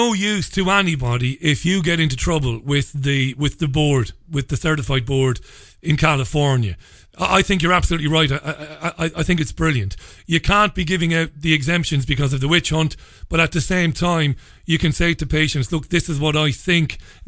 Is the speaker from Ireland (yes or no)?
yes; Ireland; now in United Kingdom; I'm an Irishman. There's no hiding it from my accent. I'm sure you've deduced that. I'm living and working in the United Kingdom now.